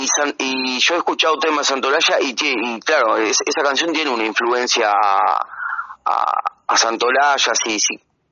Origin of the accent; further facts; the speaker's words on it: Tacuarembó, Uruguay; tengo recuerdos preciosos, sobre todo de mi infancia, de vivir ahí en Tacuarembó